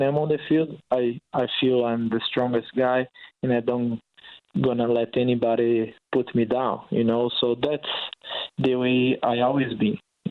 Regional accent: Brazil; English is a second language; growing up in Brazil.

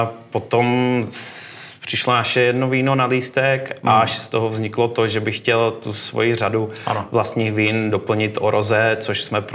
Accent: Moravia, Czechia; Tak my máme vlastně jako Moraváci trošku štěstí

